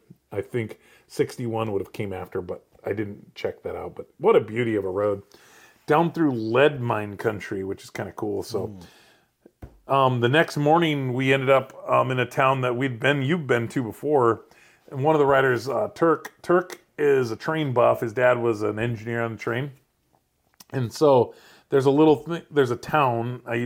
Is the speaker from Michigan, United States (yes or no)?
no; Iowa, United States; then for us, we're from Iowa, so the women's national NCAA championship was on.